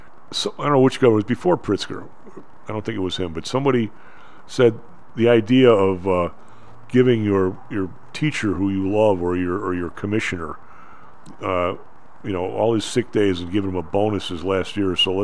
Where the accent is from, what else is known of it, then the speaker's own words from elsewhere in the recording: Evergreen Park, Illinois, United States; also born or lived in Chicago; I grew up in Evergreen Park. You know, well, I was back in the yards, but then Evergreen Park.